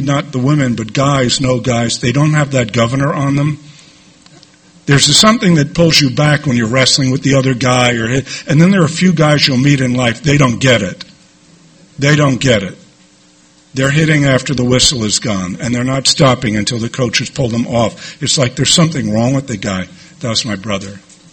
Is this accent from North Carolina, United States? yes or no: no; New York City, New York, United States; I was born and raised in New York City. I was raised Roman Catholic.